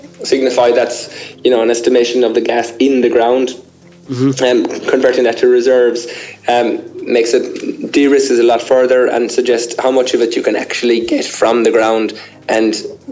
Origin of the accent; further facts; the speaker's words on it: Ireland; also born or lived in Australia; I'm originally from Ireland, a bean counter who ended up in Island Gas in Australia, and I've relocated back to this side of the world again since we listed on AIM.